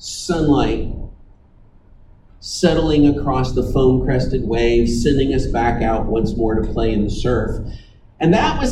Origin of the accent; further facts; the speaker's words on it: Texas, United States; given that I grew up in Galveston County, I had never actually before this been present at the beach for a thunderstorm.